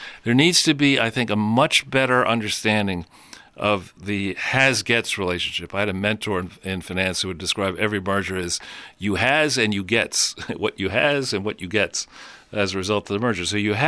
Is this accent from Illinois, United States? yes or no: no; New York City, New York, United States; and I grew up in Greenwich Village.